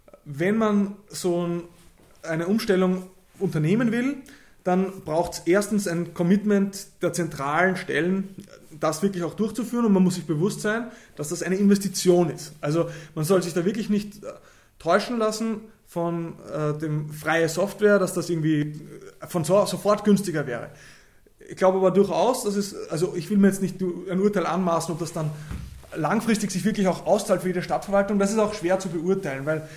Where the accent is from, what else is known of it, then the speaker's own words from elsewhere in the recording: Linz, Upper Austria, Austria; wie zum Beispiel in meiner Heimatstadt Linz, wo ich ursprünglich herkomme